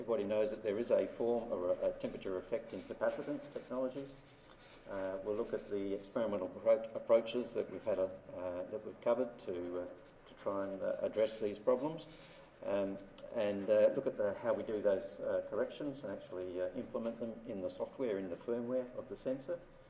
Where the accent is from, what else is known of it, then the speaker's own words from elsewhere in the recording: Australia; from Australia.